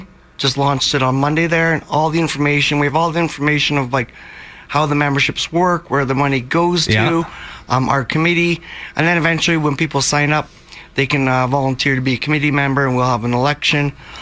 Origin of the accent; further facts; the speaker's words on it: Ireland; I'm Irish. It's just, it's just in our blood to be helping. I was just back home there in January